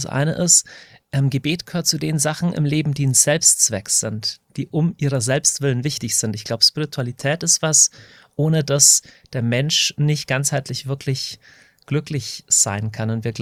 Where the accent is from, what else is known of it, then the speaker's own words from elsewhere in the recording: Deggendorf, Bavaria, Germany; Ich komme aus Deckendorf in Niederbayern.